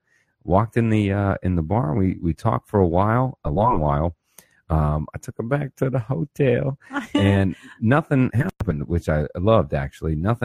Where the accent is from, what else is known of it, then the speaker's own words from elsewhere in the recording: Arizona, United States; I'm from Arizona, by the way